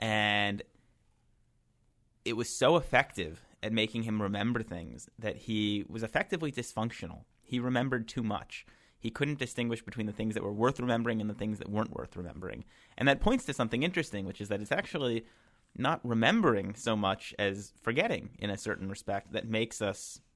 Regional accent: Washington, District of Columbia, United States; If we're using my parents' house that I grew up in Washington, D.C. as our memory palace

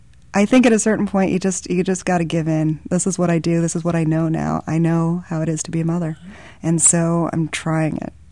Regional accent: New York, United States; also born or lived in Brooklyn, United States; Although I grew up in the New York suburbs. I was born in Brooklyn. I come from a long line of New Yorkers

